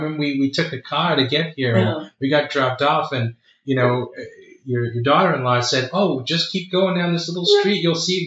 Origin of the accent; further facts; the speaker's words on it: Boston, Massachusetts, United States; I have a very strong feeling of being a Bostonian, a New Englander, an American, right?